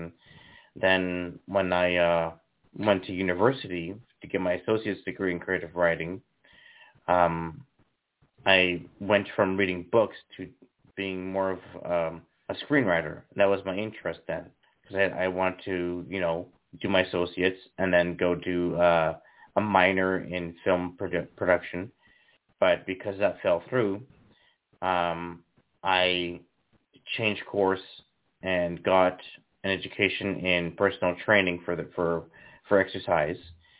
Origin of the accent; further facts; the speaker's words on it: Abbotsford, British Columbia, Canada; also born or lived in Vancouver; I'm from British Columbia, which I am still in this place. I was born up in Vancouver, which is the mainland of where I live. And then when I was about three, my dad got a job down in Abbotsford, which is in the lower mainland, and we basically live now in Aldergrove.